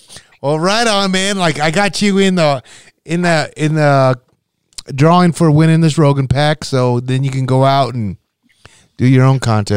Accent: Nebraska, United States; So True Value, when I grew up in Nebraska, it used to be called Gibson's.

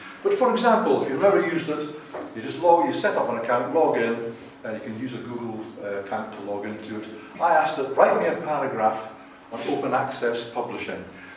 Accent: Scotland, United Kingdom; I'm a Scotsman

